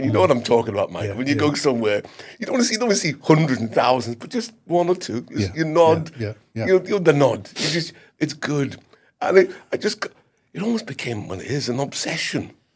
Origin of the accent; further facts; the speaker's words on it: United Kingdom; now I'm in my 70s. I come to the end, I'm here. I'm British. This is my home. I live here.